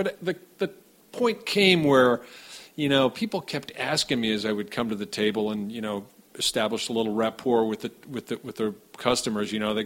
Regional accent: San Francisco, California, United States; In fact, my wife and I grew up in San Francisco, California, at a time when comedy was really a big deal.

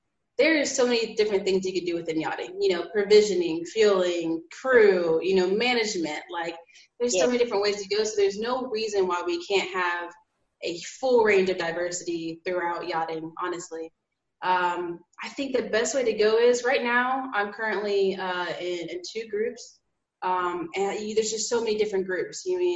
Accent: North Carolina, United States; where I lived in North Carolina, my home state, and for a semester.

